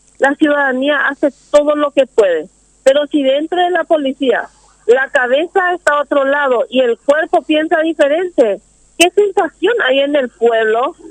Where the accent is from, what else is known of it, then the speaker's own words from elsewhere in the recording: Capiatá, Central, Paraguay; Yo soy de Capiatá.